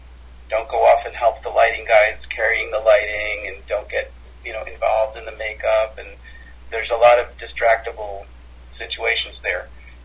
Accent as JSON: {"language": "English", "town": "Manhattan", "region": "New York", "country": "United States", "tie": "born or raised there", "said": "Ali Sheedy was my next-door neighbor growing up in Manhattan, a small island off the Jersey Shore."}